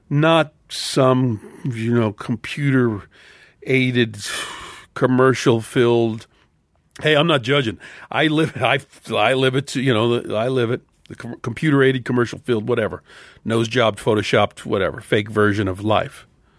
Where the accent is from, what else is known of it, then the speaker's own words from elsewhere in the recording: Philadelphia, Pennsylvania, United States; The Liberty Bell, Philadelphia, my hometown.